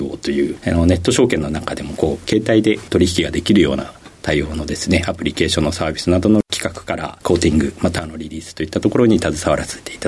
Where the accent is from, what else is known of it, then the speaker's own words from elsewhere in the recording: Nikko, Tochigi, Japan; 栃木県の日光市になります。